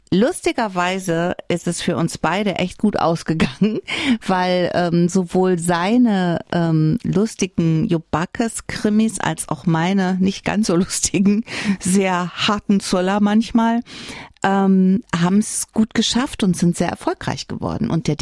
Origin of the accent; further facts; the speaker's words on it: North Rhine-Westphalia, Germany; dann hatte ich Niederländisch, weil ich komme ja vom Niederrhein und das ist an der Grenze zu den Niederlanden.